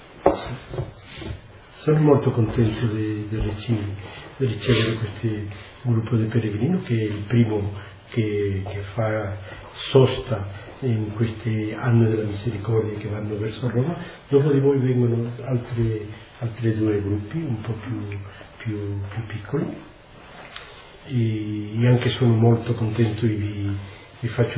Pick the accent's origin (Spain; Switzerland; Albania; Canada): Spain; Seville, Andalusia; Italian is a second language; Io vengo di Siviglia. Una città bella. Molto accogliente, molto allegro.